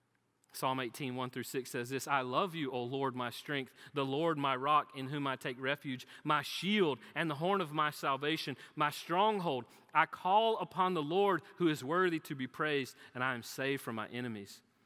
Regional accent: Florida, United States; I'm from Florida. Hurricanes, you can run from them. Tornadoes, not so much.

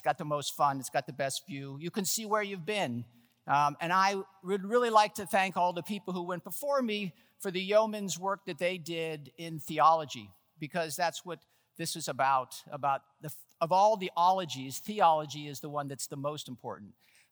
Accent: New York, United States; And I am from New York, and we can talk fast in New York.

